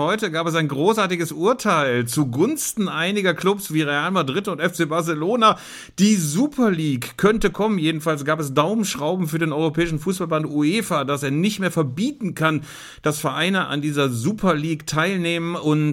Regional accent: Lower Saxony, Germany; in den Salinen von Bad Rotenfelde in der Nähe meiner Heimat

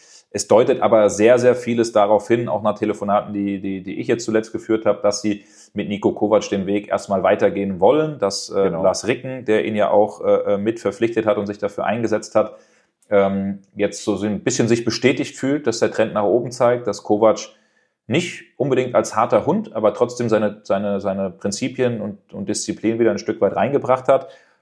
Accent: Frankfurt, Hesse, Germany; born there; weil ich da immer ein Auge als gebürtiger Frankfurter natürlich hinwerfe

